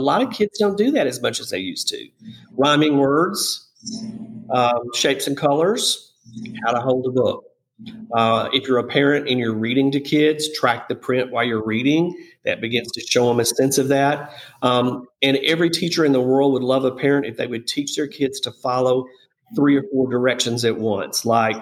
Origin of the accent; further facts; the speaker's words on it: the South, United States; Of course, I'm from the South.